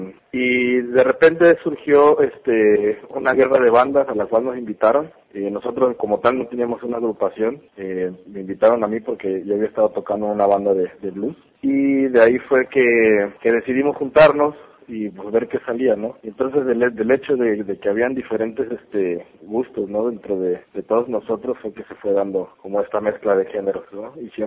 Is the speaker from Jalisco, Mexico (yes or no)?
no; Veracruz, Mexico; Que tenemos aquí en el sur de Veracruz. Ahora sí, cómo vemos nosotros muchas cosas como jarochos sureños